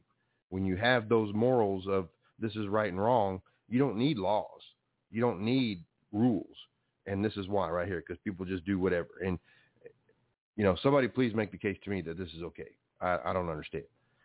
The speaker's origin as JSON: {"language": "English", "region": "Texas", "country": "United States", "tie": "born or raised there", "said": "because I was raised in Texas down here, and we got a lot of big roads down here"}